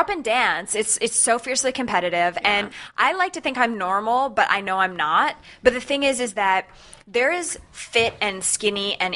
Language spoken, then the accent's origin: English; Canada; now in United States; So it's like when I go home to my hometown in Canada, my mom looks at me and she goes, "Oh my God, are you eating?